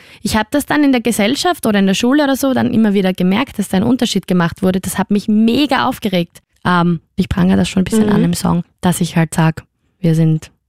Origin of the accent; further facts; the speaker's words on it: Styria, Austria; now in Vienna, Austria; Und ich bin Sängerin und Schauspielerin und komme eigentlich aus der Steiermark, spreche jetzt aber trotzdem Hochdeutsch mit dir und lebe in Wien zurzeit.